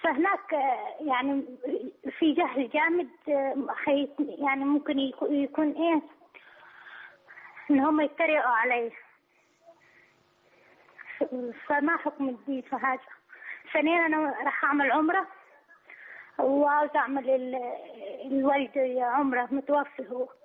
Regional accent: Upper Egypt, Egypt; أنا مش من السعودية، أنا من مصر طبعا، وهو يعني لما عاداتنا في الصعيد

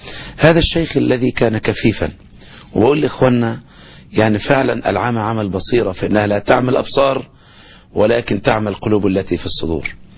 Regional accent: Monufia Governorate, Egypt; born there; من مواليد سنة 1959، منوفية، مولود يعني في قرى المنوفية، الغوري، مركز برك السبع، منوفية.

